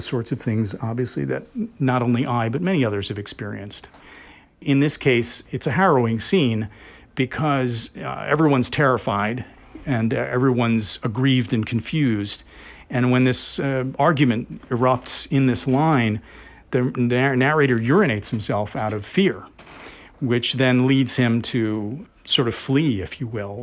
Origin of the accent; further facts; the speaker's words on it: Wisconsin, United States; And my feeling growing up in Wisconsin, you know, was, and Wisconsin has changed a lot over the years, but I didn't feel excluded.